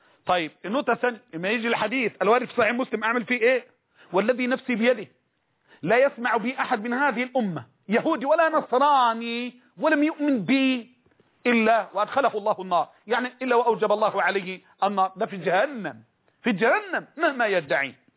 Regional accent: Egypt; عندنا في مصر بالله في مصر الطيبة المباركة اللي مليئة بالعلم

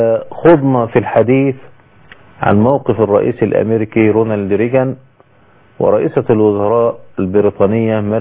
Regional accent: Egypt; ووقع هذا عندنا في مصر

